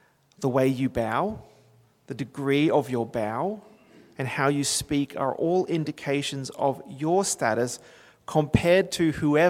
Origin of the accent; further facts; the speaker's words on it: Gold Coast, Queensland, Australia; As a boy growing up on the Gold Coast, I remember that children would have said at church, Pastor Gregory, Pastor O'Connor.